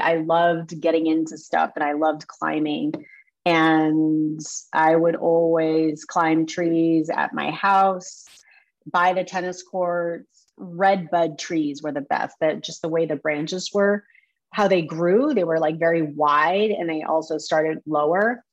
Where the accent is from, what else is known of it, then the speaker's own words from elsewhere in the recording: Mexico, Missouri, United States; born there; I was born in Mexico, Missouri